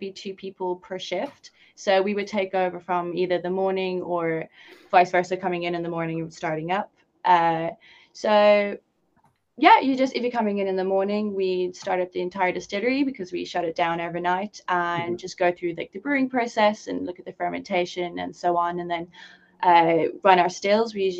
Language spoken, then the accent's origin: English; South Africa; now in Dublin, Ireland; I'm South African. I've been in Ireland for about 9 years now, but living down in Wexford and then went to college up in Carlow and now Dublin.